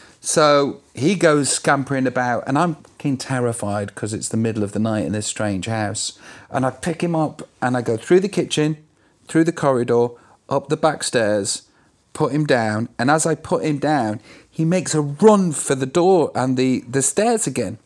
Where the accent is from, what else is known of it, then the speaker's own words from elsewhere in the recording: Stoke-on-Trent, West Midlands, United Kingdom; I'm from Stoke-on-Trent in England.